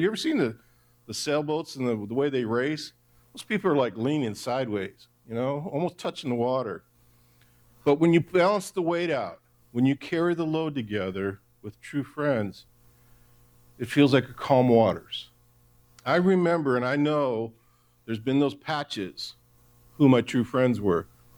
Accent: Michigan, United States; I'm from Michigan, And whenever Michigan went to the Rose Bowl, they always played one of the Pac-10 teams.

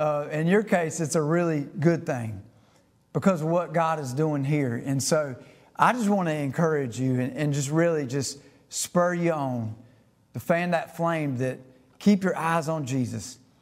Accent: Leslie, United States; I grew up over in Leslie and had a really close friend that lived here in Edgemore.

